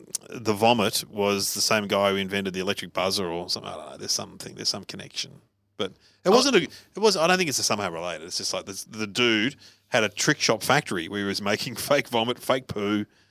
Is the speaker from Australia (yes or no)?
yes; Melbourne, Victoria, Australia; They were in Melbourne. We're from Melbourne, so it was in the city.